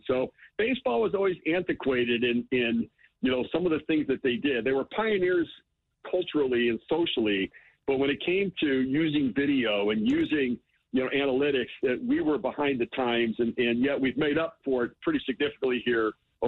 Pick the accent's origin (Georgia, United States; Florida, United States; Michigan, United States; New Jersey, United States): Michigan, United States; Detroit; You know, I was from Detroit.